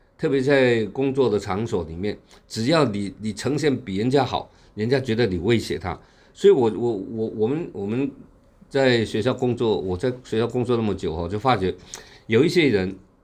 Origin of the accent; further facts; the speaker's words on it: China; 我们中国人